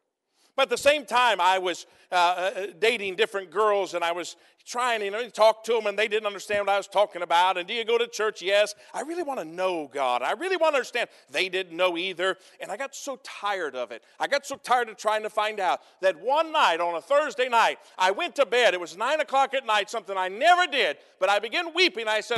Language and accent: English; United States; because I'm an American and grew up in America.